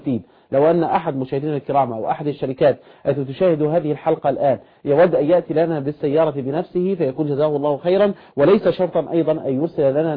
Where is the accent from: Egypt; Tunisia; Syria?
Egypt; Mit Hadid, Dakahlia; بقريتنا قرية ميت حديد مركز منية النصر محافظة الدقهلية